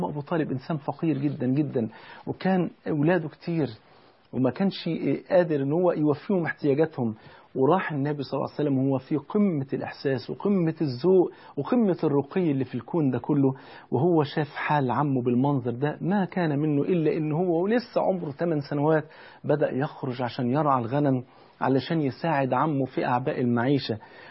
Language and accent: Arabic; Egypt; زي ما بيقولوا عندنا في مصر أعز الولد ولد الولد.